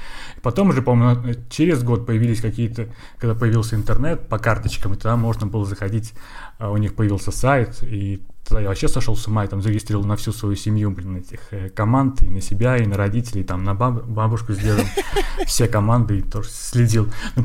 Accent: Pervomaysky, Tambov Oblast, Russia; Я из Тамбовской области, это поселок Первомайский.

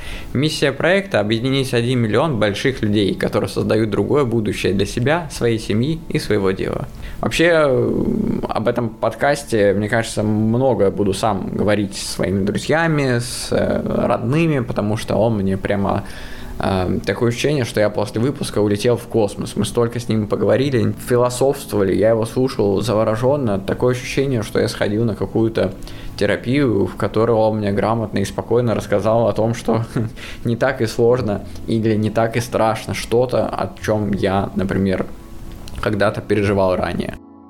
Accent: Saint Petersburg, Russia; Я иллюзионист из Санкт-Петербурга

